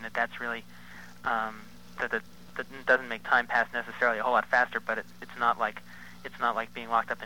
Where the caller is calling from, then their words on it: Berkeley, California, United States; calling from Berkeley.